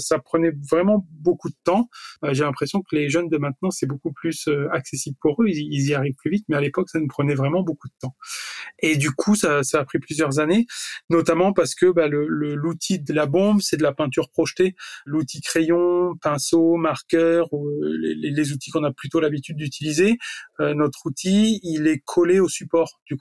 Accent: L'Isle-d'Abeau, Auvergne-Rhône-Alpes, France; on est lyonnais, effectivement. Mais à la base, on n'était pas de Lyon même. Je te disais qu'on habitait à la campagne. On vient de l'île d'Abo, donc dans le Nord Isère, un espèce de désert culturel coincé entre Lyon et Grenoble.

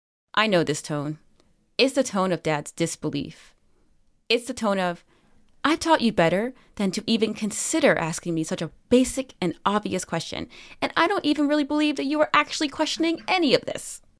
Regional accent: New Jersey, United States; I grew up in New Jersey, a state with extremely rigid gun laws.

